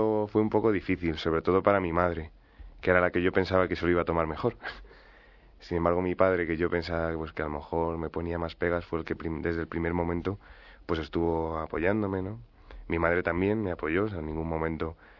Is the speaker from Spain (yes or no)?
yes; Móstoles, Community of Madrid, Spain; yo tengo 25 años, soy de Móstoles. Y tengo dos hermanos que son mayores que yo.